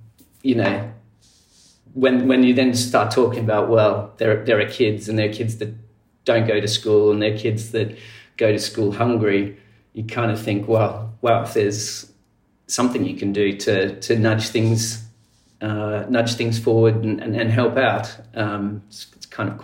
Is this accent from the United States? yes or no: no; Australia; also born or lived in Zimbabwe / South Africa; Yeah, so I was born in Zimbabwe did most of my preschooling in South Africa. I've still got lots of family in South Africa. High school and university, early career days were all in Australia.